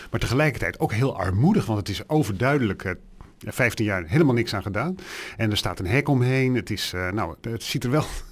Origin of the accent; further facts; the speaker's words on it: Rotterdam, South Holland, Netherlands; Ik kom uit Rotterdam, zoals jullie wellicht weten.